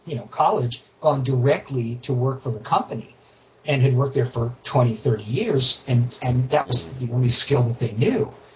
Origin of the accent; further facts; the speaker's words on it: Port Washington, New York, United States; A friend of mine in my hometown of Port Washington, his parents were quite wealthy